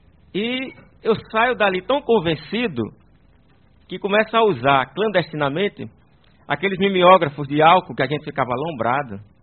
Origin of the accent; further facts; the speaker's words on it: Currais Novos, Rio Grande do Norte, Brazil; Né, sou de Currais Novos.